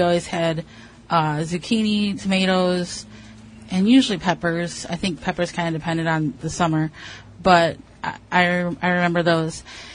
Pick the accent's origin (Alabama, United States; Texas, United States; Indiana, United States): Texas, United States; Dallas; But I grew up in basically in West Dallas, and we had a small lot.